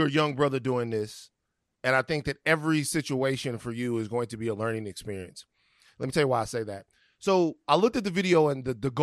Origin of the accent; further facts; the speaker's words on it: Baton Rouge, Louisiana, United States; if I'm anywhere, I'm from Baton Rouge, Louisiana, like to a fault is sir or ma'am.